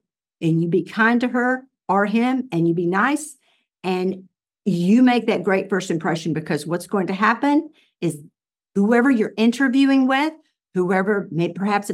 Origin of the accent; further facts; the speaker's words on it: Dallas, Texas, United States; Because, you know, like, I grew up in Dallas.